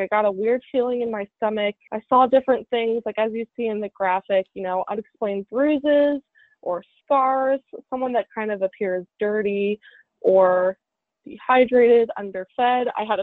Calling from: Philadelphia, Pennsylvania, United States; I am actually calling in from my apartment. I live in Roxborough.

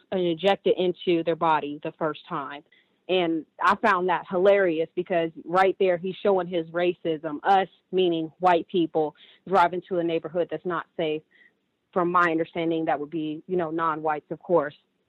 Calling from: Ohio, United States; from Ohio. I'd actually recently moved. I moved from Ohio to Nevada

